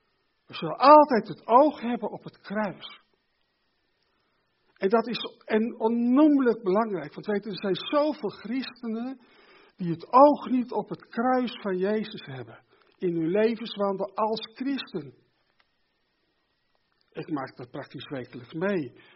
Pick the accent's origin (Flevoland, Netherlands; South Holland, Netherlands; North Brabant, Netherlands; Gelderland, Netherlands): Gelderland, Netherlands; ik kom van de Veluwe, dus daar komt het waarschijnlijk wat meer voor als hier